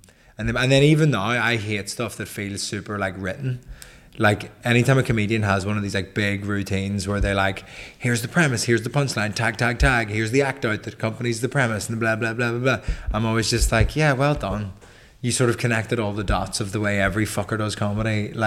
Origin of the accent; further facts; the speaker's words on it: Belfast, Northern Ireland, United Kingdom; because I grew up in Belfast, but born just before the Troubles finished. So I was alive for 2 years of it.